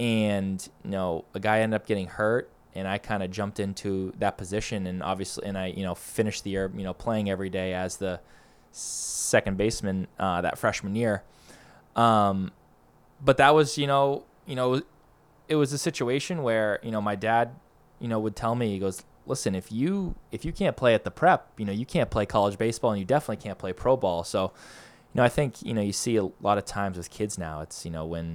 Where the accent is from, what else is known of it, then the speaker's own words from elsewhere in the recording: North Andover, Massachusetts, United States; You know, I'm from North Andover. Phillips Andover is, you know, 10 minutes from my house.